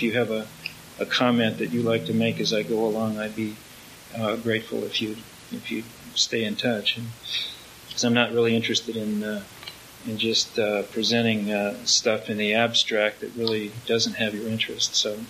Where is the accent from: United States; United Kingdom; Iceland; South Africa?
United States; Seattle, Washington; I was born in Seattle, and I returned here in the middle 1940s after World War II. My father was sent back up here, and I was a boy.